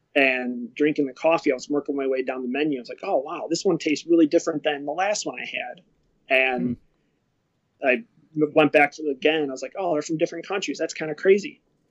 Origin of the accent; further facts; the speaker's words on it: Palos Hills, Illinois, United States; I grew up in Palos Hills, so southwest suburbs.